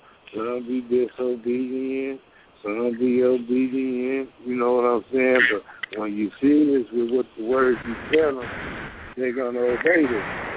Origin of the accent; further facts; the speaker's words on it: Watts, California, United States; now in Los Angeles, United States; Like you said, you from L.A., I'm from Watts.